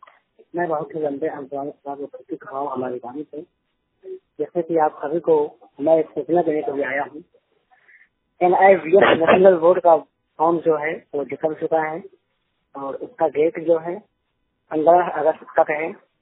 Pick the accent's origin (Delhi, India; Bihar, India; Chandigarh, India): Bihar, India; Begusarai; जिला बेगूसराय, बिहार के रहने वाला हूँ।